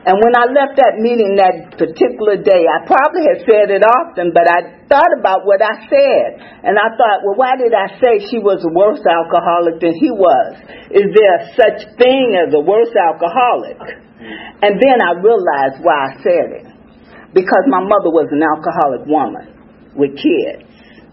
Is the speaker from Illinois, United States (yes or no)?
yes; Chicago, Illinois, United States; So I got sober in Chicago. I drank in Chicago. I grew up in Chicago.